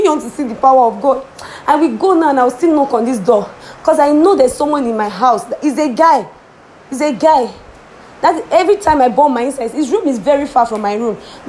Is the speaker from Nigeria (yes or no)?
yes; Ogoja, Cross River, Nigeria; I'm from Cross River State. So I'm from Ogoja. My father is from Ogoja. I'm a Cross River girl.